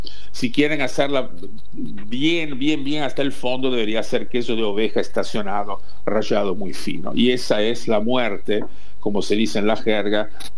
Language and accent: Spanish; Liguria, Italy; yo lo preparo al estilo de mi tierra, digamos, de mi primera tierra y tierra natal, que es la Liguria